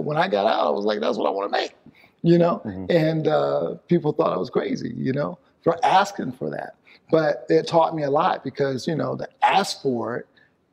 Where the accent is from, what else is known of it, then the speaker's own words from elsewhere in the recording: the South, United States; I grew up in the South. And there was a lot of racism during the time that I grew up.